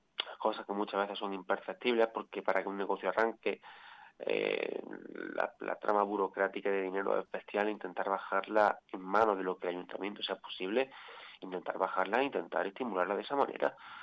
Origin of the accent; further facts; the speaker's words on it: Iznájar, Andalusia, Spain; estoy viendo cómo mi pueblo poco a poco se está despoblando. Poco a poco todos los jóvenes nos vamos quedando sin oportunidades.